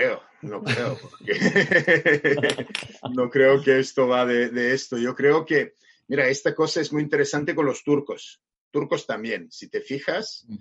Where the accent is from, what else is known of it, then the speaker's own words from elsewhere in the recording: Serbia; Spanish is a second language; also born or lived in Germany; now in Barcelona, Spain; Y de donde vengo yo, en Serbia también. Tiene mucho invierno.